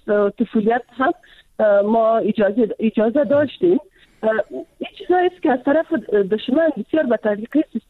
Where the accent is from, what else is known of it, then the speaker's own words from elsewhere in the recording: Afghanistan; من خودم از یک منطقه پشتون نشین افغانستان هستم.